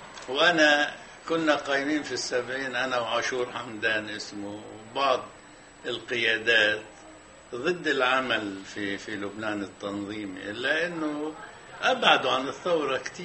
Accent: Palestine; كتبت في الصحف حقوق الفلسطينيين وإعطائنا الفرص وطنية

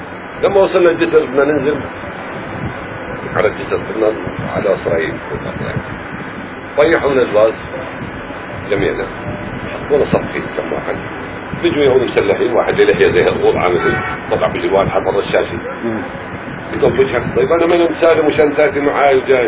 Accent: Hebron Governorate, Palestine; الله يا أخوي أنا إيش من الخليل؟ ايش من الولاية من الغرلة من الغرلة الجنوب فلسطين

